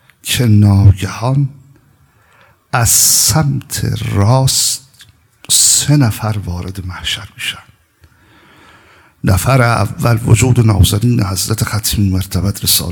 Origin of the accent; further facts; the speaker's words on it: Iran; منم ایرانی هستم، منم مثل شما هستم